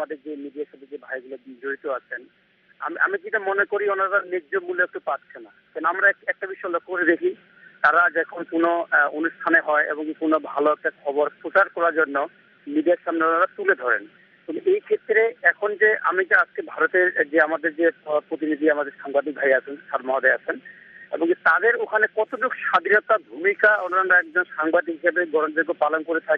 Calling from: Panchagarh, Rangpur Division, Bangladesh; আমি বাংলাদেশ থেকে … বলছি, পঞ্চগড় থেকে।

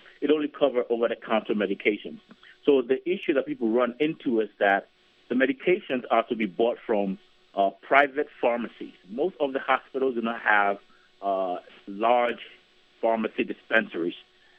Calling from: Ghana; I'm calling from Ghana.

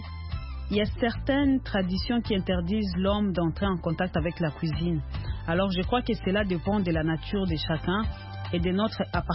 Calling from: Kananga, Kasaï-Central, DR Congo; comme chez nous à Kananga

